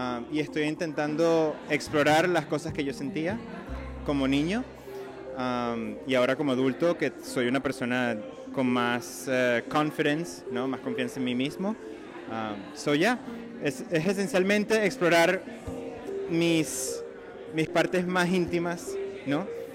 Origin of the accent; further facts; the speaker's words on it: Venezuela; now in Canada; viendo mi niñez en Venezuela y a través de un ojo distinto, ¿no? De un lente distinto, que es ahora canadiense, adulto